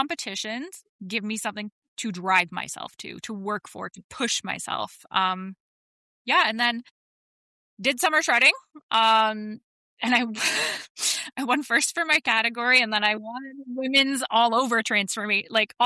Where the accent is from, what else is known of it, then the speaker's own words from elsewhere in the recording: Canada; Like, she's my American twin. I'm her Canadian twin.